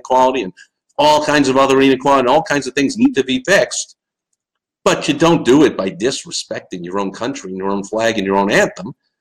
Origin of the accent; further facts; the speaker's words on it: New York, United States; growing up in New York and watching this guy operate for the last 50 years.